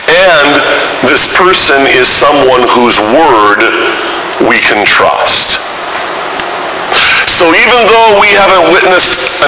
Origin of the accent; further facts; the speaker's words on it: Thief River Falls, Minnesota, United States; When I was a young boy, growing up in Thief River Falls, Minnesota